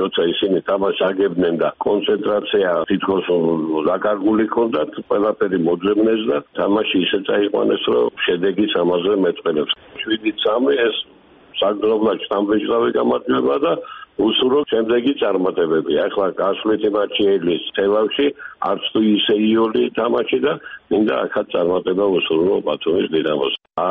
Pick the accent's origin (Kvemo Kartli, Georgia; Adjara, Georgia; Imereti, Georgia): Adjara, Georgia; Batumi; მე როგორც ბათუმელი კაცი და გულშემატკივარი ვისურვებდი ამას